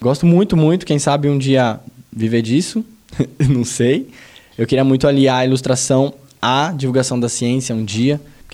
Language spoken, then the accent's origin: Portuguese; São Paulo, Brazil; Sou do Grajaú e eu gosto muito de dizer isso, eu sou muito orgulhoso de onde eu venho. Venho de uma cultura de periferia